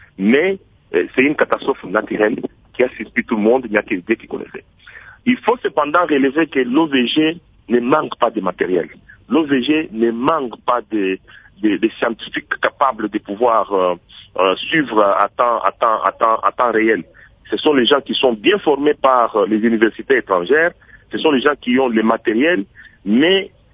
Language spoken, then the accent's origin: French; Goma, North Kivu, DR Congo; now in Bukavu, DR Congo; Je viens de Goma, je suis à Bukavu maintenant.